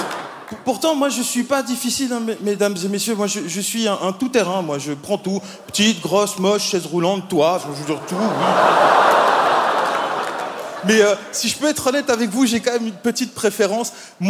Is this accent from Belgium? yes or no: yes; Belgium; Alors, moi je viens de Belgique. Vous savez, c'est ce petit pays pas très loin